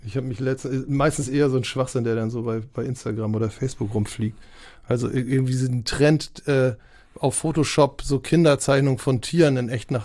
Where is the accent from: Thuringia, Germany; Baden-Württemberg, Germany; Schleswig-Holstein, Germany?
Schleswig-Holstein, Germany; Norderstedt; also born or lived in Hamburg; Aber ich bin halt tatsächlich mein ganzes junges Leben in Norderstedt rumgeschlichen, in der Vorstadt.